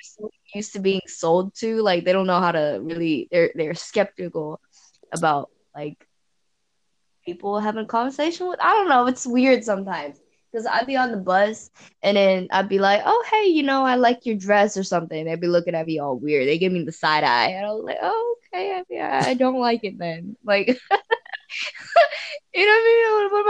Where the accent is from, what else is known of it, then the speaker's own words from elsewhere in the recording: Texas, United States; Maybe I come from Texas, where it's like the southern thing, where everybody's like, "Hey, how you doing?"